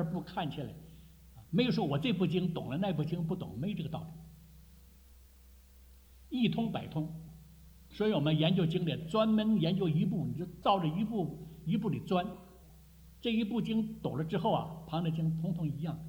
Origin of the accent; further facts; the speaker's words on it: China; 说我们中国人常常讲情理法了